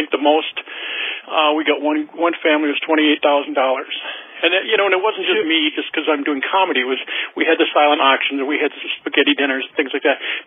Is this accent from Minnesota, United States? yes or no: yes; Anoka, Minnesota, United States; And we grew up in Anoka, Minnesota, and that's a suburb of, we're north of Minneapolis.